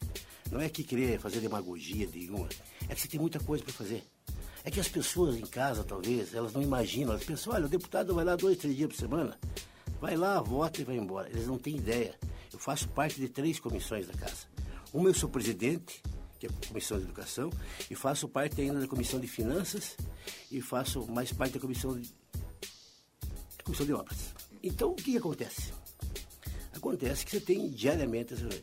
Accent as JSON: {"language": "Portuguese", "town": "União da Vitória", "region": "Paraná", "country": "Brazil", "tie": "born or raised there", "said": "Mas assim, me criei ali. Me criei na Avenida Manuel Rivas, União da Vitória, que é o centro de União da Vitória, e me criei atrás do balcão."}